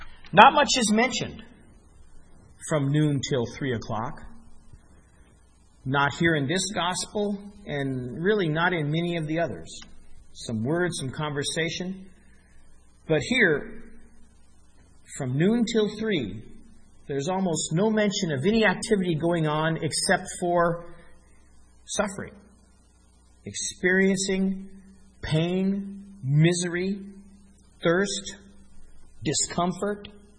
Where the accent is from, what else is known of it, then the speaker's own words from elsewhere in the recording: Denver, Colorado, United States; I grew up in Denver in the Midwest, and I know that feeling just before the tornado comes by.